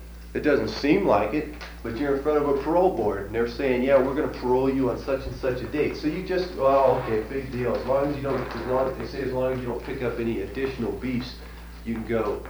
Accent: Oregon, United States; I'm from Oregon. I don't know anybody in California.

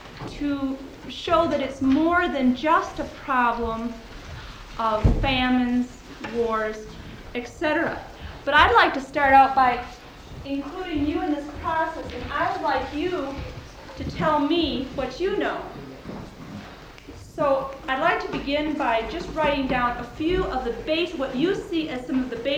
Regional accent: Sioux Falls, South Dakota, United States; I'm from Sioux Falls, South Dakota

